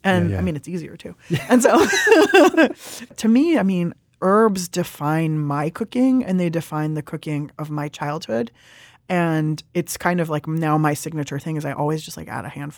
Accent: California, United States; I am a Californian. I'm an Iranian. I'm a kid who has always loved to eat. I spent a lot of my time in Italy.

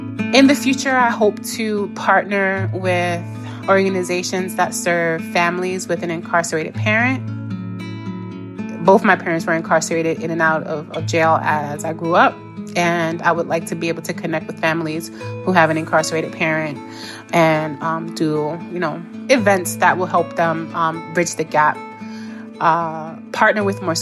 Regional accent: Bronx, New York, United States; I am from the Bronx, New York, and I am the owner and operator of Bronx Bound Books.

